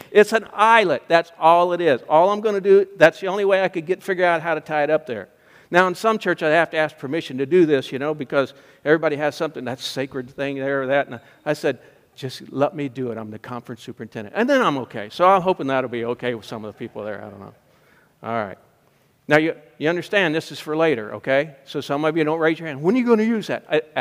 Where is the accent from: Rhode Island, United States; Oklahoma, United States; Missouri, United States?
Missouri, United States; St. Charles; now in Fort Worth, United States; So I live in Fort Worth, Texas. I grew up in St. Charles, Missouri.